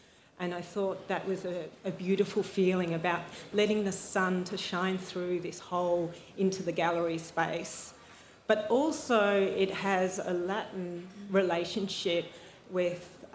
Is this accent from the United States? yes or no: no; Melbourne, Victoria, Australia; I am originally from Melbourne. I studied at Canberra School of Art that had a fantastic glass program there